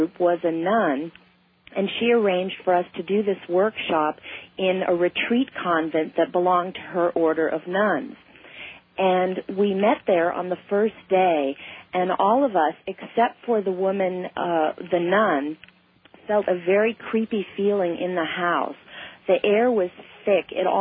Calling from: Larkspur, California, United States; I'm calling from Larkspur near San Francisco, California.

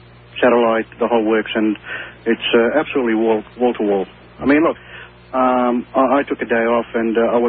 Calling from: Australia; I'm calling from Australia

